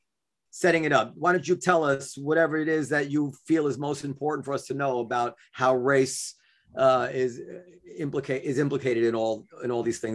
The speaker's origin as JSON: {"language": "English", "town": "Ardsley", "region": "New York", "country": "United States", "tie": "born or raised there", "said": "I want to move back to where we used to live, where I grew up in Ardsley."}